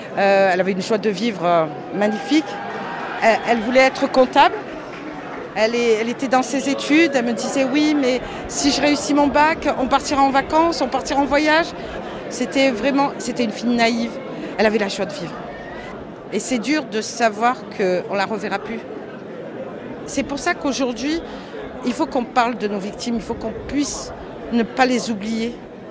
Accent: Marseille, Provence-Alpes-Côte d'Azur, France; born there; Moi, j'ai 53 ans, je suis née à Marseille.

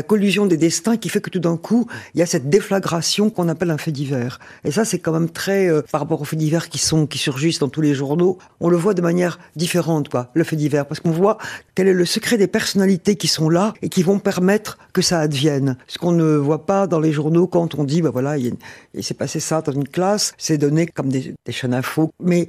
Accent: Oran, Oran Province, Algeria; born there; moved away; je suis née à Oran, j'ai connu donc l'exil

